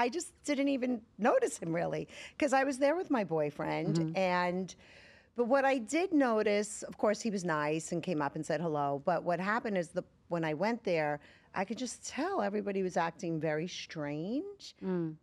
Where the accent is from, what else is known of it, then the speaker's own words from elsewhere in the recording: Brooklyn, New York, United States; So I was raised in Brooklyn, New York in the 70s by a single mother.